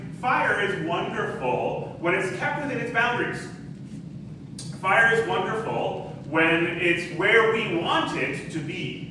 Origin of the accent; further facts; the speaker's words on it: Nova Scotia, Canada; growing up in Nova Scotia, we built a beautiful house over on the side of a hill overlooking the beautiful Annapolis Valley.